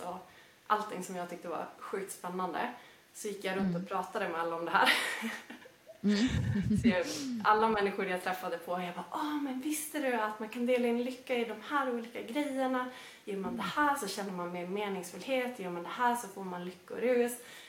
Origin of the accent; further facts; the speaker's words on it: Arvidsjaur, Norrbotten County, Sweden; Jag bor uppe i Arvidsjaur, vilket säkert kommer att höras på min dialekt.